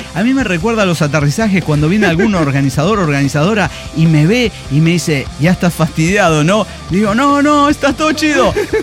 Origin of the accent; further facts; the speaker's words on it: Toluca, State of Mexico, Mexico; Nosotros somos gente de Toluca.